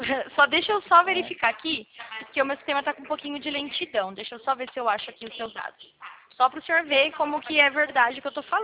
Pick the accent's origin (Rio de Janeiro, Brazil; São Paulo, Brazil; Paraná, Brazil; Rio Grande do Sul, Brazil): São Paulo, Brazil; Sumaré; Eu sou aqui de Sumaré.